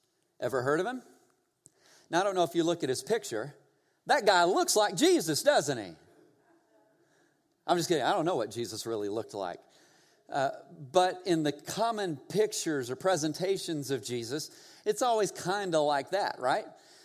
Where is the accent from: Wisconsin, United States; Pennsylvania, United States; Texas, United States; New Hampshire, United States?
Texas, United States; And then, of course, one that's a little bit closer to my home, because you know I'm from Texas, David Koresh.